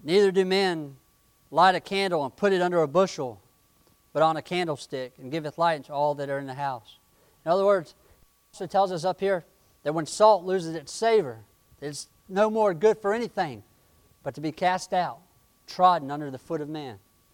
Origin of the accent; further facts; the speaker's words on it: Florida, United States; I grew up in Florida. And when I was a teenager, I spent a lot of my time in the woods, being a boy, climbing trees, running through barefoot, running through thorns.